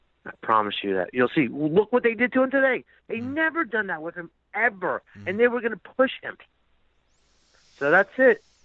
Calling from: Miami, Florida, United States; Hey, what's going on … from Miami?

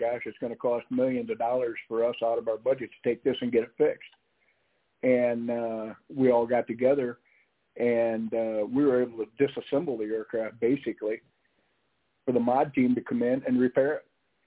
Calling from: Ohio, United States

